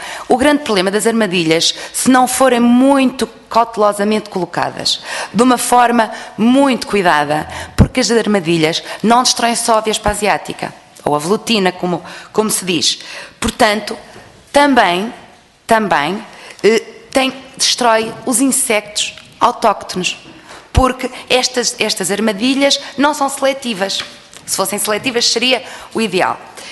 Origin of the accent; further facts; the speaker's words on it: Viana do Castelo, Portugal; e eu que sou de Viana do Castelo, temos tido graves problemas